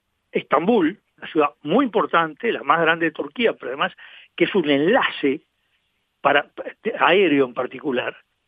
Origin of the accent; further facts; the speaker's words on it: Uruguay; el Uruguay está constituido por muchas colectividades, cada una de las cuales somos parte del Uruguay.